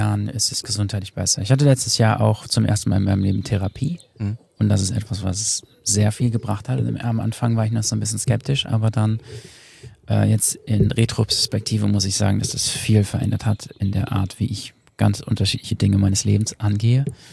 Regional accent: North Rhine-Westphalia, Germany; Ich komme aus Ostwestfalen.

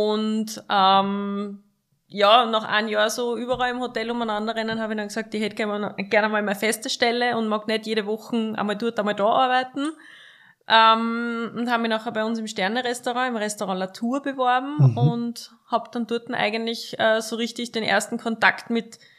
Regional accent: Stützenhofen, Lower Austria, Austria; Ich bin ja gebürtige Weinviertlerin aus Stützenhofen. Das ist dort, wo eigentlich Österreich zu Ende ist, an der tschechischen Grenze, aber es ist eine unglaublich schöne Gegend

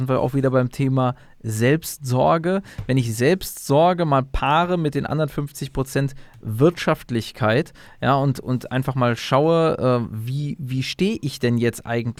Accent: North Rhine-Westphalia, Germany; Wir sind aus dem Pott.

